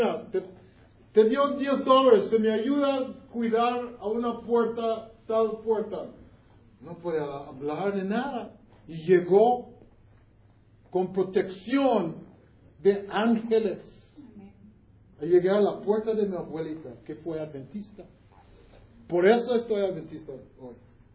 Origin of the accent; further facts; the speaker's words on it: Jamaica; born there; Spanish is a second language; Yo nací en Jamaica.